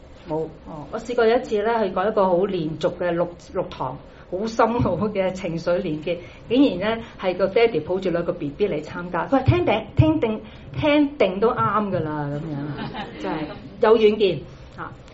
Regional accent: Guangdong, China; 我哋廣東人話咧，你趌下條尾都知道你想做乜嘢。

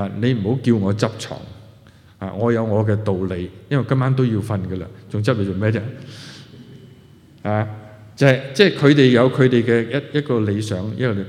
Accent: China; 中國人就係一個好著重我哋係中國人

